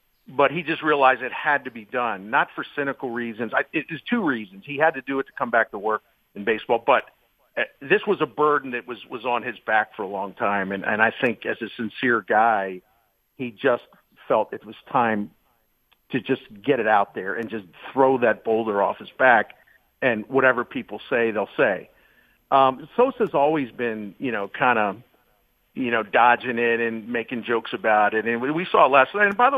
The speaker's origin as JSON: {"language": "English", "town": "Baltimore", "region": "Maryland", "country": "United States", "tie": "born or raised there", "said": "since we're a real young guy growing up in Baltimore"}